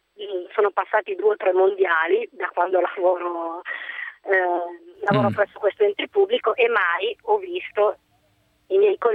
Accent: Turin, Piedmont, Italy; Allora, io sono di Torino

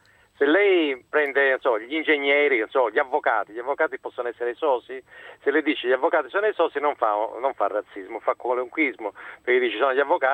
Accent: Calabria, Italy; now in Tuscany, Italy; io sono calabrese trapiantato in Toscana

